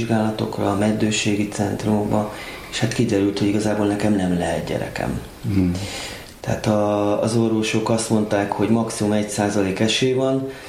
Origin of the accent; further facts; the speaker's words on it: Budapest, Hungary; A 17. kerületben születtem, és itt is nőttem fel. Jelenleg 46 éves vagyok